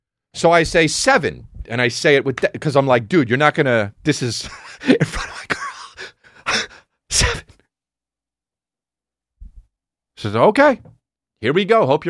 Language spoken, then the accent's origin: English; New Jersey, United States; because I'm from Jersey